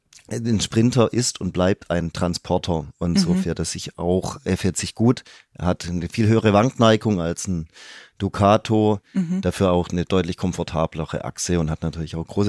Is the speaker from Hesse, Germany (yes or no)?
no; Stuttgart, Baden-Württemberg, Germany; born there; ich als ganz gebürtiger Stuttgarter